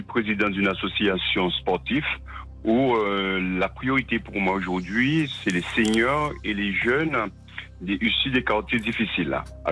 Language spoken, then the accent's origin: French; Basse-Terre, Guadeloupe; Alors, je suis de la Guadeloupe, région bastérienne, capitale de la Guadeloupe.